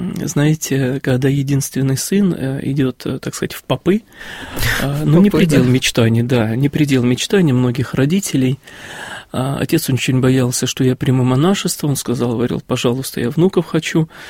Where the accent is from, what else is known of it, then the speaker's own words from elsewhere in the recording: Kursk Oblast, Russia; Я из Курской области родом.